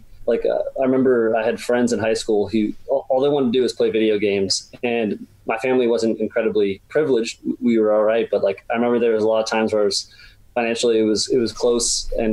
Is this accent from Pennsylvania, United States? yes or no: no; Massachusetts, United States; So I live in Massachusetts, or I grew up in Massachusetts.